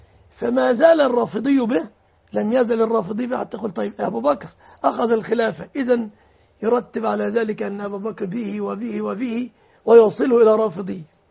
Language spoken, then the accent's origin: Arabic; Egypt; أنا رجل مصري لا أعرف خلافاتكم اليمنية، هذه ما هي خلافات اليمنية، أنا مصري وعندنا مذهب شافعي.